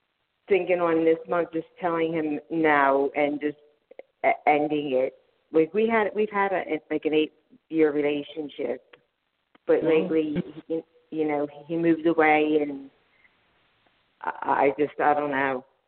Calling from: Pennsylvania, United States; I'm from Pennsylvania.

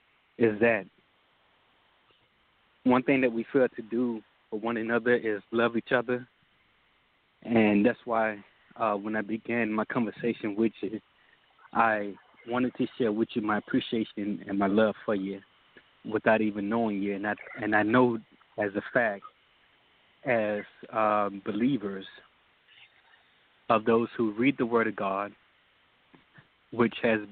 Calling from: Texas, United States; I'm calling from out of Texas.

